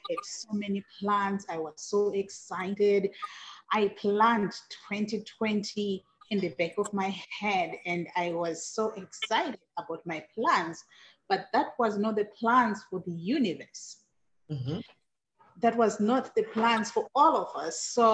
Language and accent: English; Zimbabwe; And growing up, I grew up in Zimbabwe, and I lost my mother.